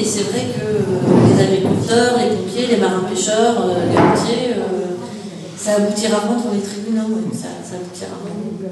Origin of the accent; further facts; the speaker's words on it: Lille, Hauts-de-France, France; Moi je suis lilloise, hein, et puis je suis dans ma ville.